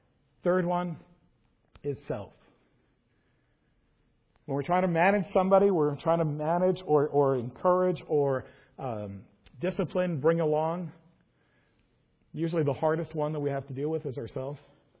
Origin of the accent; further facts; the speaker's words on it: New York City, New York, United States; See, I grew up in New York City, land known for growing sensitive, kind, patient people.